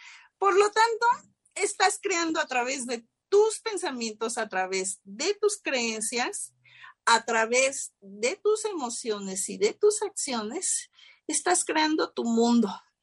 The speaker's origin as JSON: {"language": "Spanish", "country": "Mexico", "said": "acá en México, en mi país"}